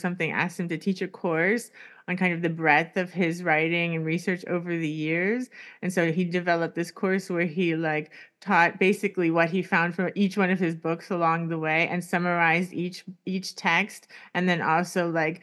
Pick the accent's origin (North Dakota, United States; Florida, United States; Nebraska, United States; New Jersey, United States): Florida, United States; Miami; now in New York, United States; I of course knew it wasn't like that everywhere because I'm from Miami, and it's definitely not like that in Miami.